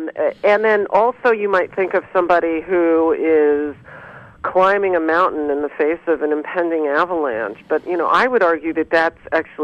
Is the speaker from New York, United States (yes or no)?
yes; Brooklyn, New York, United States; now in California, United States; I'm originally from New York, from Brooklyn.